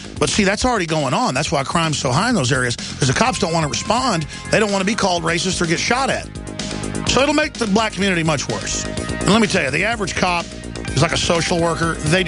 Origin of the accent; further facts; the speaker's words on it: Dallas, Texas, United States; I've dealt with racist black people growing up in Dallas.